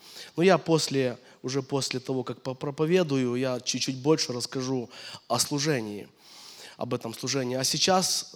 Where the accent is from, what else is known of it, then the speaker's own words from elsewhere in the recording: Kyiv, Ukraine; я из Киева, я несу пасторское служение